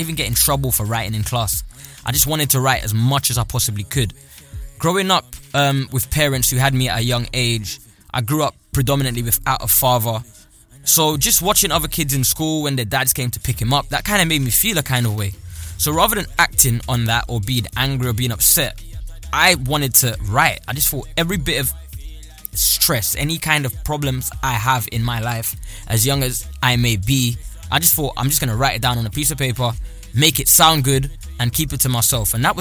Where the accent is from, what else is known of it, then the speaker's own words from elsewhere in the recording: St. Lucia; Growing up in St. Lucia